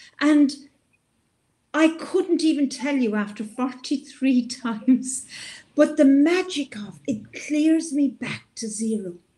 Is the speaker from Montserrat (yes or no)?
no; Ireland; That's how I say it being Irish.